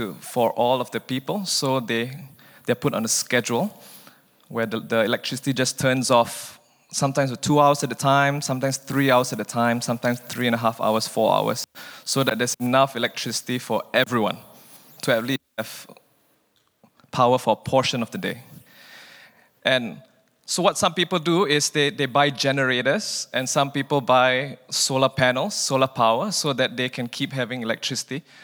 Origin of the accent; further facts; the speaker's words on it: Malaysia; also born or lived in Canada; yeah, I come from Malaysia. I was born in Canada, but grew up in Malaysia.